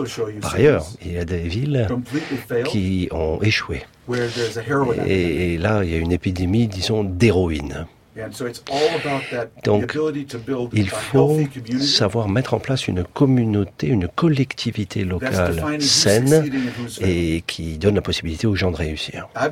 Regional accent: United States; Je suis américain, mais ce que je dis, je pense que ça s'applique à la France aussi.

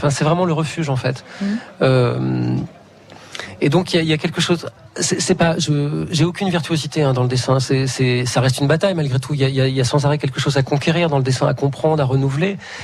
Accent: France; born there; Oui, je suis franco-portugais. Enfin, mes quatre grands-parents étaient portugais. Voilà, mais je suis un portugais la deuxième génération né en France.

